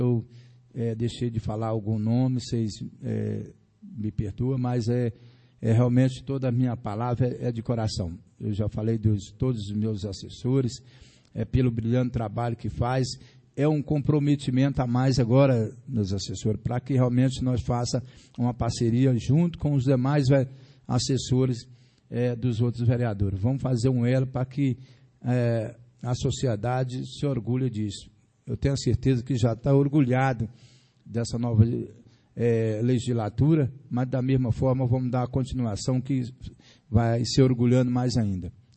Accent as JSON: {"language": "Portuguese", "region": "Bahia", "country": "Brazil", "lives_now": "Formosa, Brazil", "said": "eu sou da Bahia, me considero cidadão formosense"}